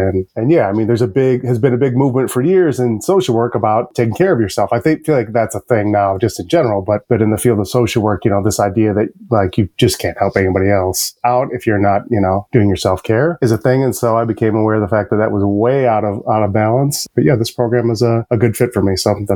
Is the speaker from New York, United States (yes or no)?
no; Cleveland, Ohio, United States; And I wound up back in my hometown, Cleveland. I've been back here for 8 years.